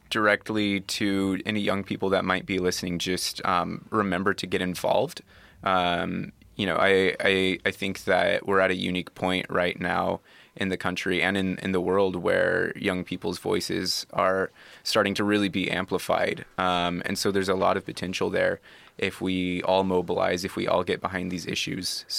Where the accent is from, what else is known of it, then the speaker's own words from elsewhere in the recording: Kansas, United States; moved away as an adult; now in Los Angeles, United States; I grew up in Kansas. I moved out here to LA 3 years ago.